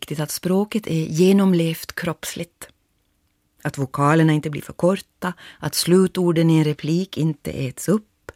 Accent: Ostrobothnia, Finland; first language Ostrobothnian dialect; Mitt modersmål är en dialekt. Eftersom jag är född på landet i Österbotten. I en by där bara prästen och läraren talade fint, som det hette.

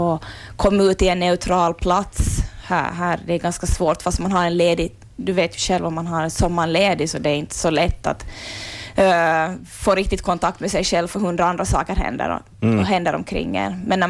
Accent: Sundom, Ostrobothnia, Finland; men jag är ju från Sundom, så jag gick liksom runt Södra Fjärden.

